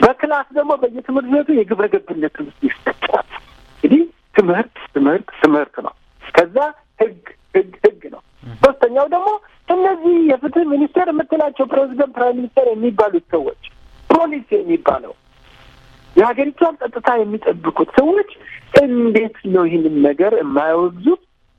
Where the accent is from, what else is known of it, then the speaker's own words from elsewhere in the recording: Addis Ababa, Ethiopia; እኛ ያደግነው እኔ አንተ ያደግነው መርካቶ፣ ፒያሳ፣ ወደ እኔ ባላገር ሀረር ልደግ ህብረተሰቡ ነው የሚያሳድገን።